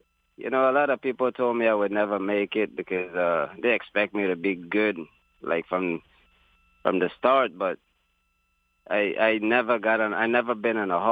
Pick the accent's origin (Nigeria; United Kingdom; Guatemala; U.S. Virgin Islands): U.S. Virgin Islands; also born or lived in New York; I don't know how I ended up in New York, but I was raised up in the Virgin Islands from a little baby. That's all I knew. I never got to see New York